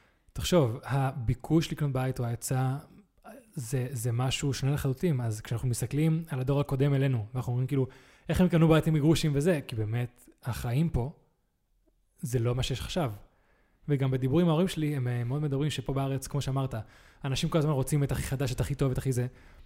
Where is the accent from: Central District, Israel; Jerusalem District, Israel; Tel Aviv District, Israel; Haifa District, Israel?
Central District, Israel; Poleg; אפילו פולג, שאני ואתה גדלנו בו, מה שזה היה בשנות ה-70 ומה שזה עכשיו